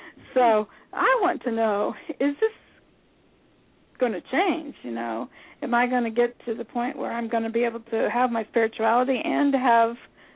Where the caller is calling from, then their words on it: Indiana, United States; It's Indiana.